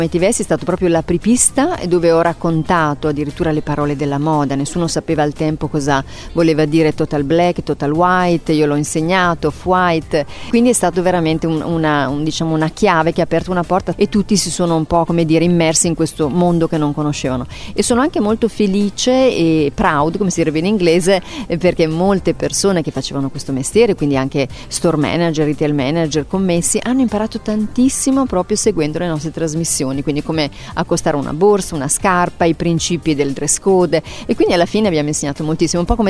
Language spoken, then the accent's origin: Italian; Reggio Emilia, Emilia-Romagna, Italy; sono di Reggio Emilia, vivo a Reggio Emilia, e poi ho avuto un'altra fortuna in cui ho deciso di viaggiare tutto il mondo